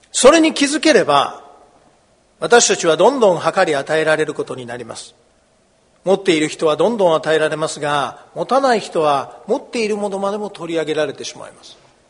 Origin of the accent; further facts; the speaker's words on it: Asahikawa, Hokkaido, Japan; 私は旭川の出身ですから、北海道の、これくらいの雪は何ともないですね。